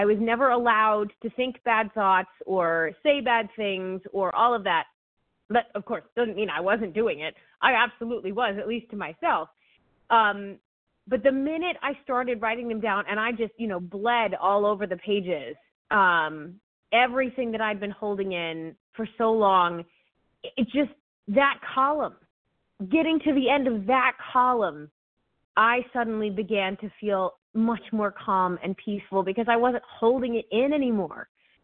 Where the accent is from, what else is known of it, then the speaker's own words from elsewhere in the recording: New Hampshire, United States; I'm from New Hampshire.